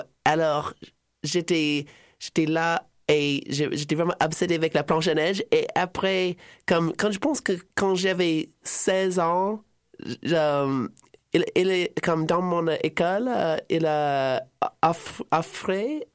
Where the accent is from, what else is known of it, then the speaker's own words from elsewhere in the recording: Alaska, United States; French is a second language; also born or lived in Hawaii; Je viens de Alaska et Hawaï un peu parce que j'ai passé comme les premiers 10 ans de ma vie entre les deux. J'étais comme en train de faire 6 mois à Alaska pendant l'été et comme 6 mois à Hawaï pendant l'hiver.